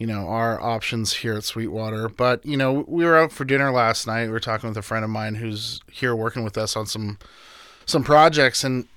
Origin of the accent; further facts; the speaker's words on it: Winnipeg, Manitoba, Canada; I'm originally from Canada, Winnipeg, Manitoba. I grew up somewhat around the industry.